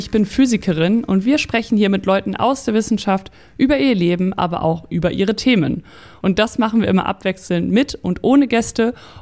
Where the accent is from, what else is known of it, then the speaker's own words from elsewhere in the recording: Northern Germany, Germany; Ist ja gar nicht meins als Norddeutsche.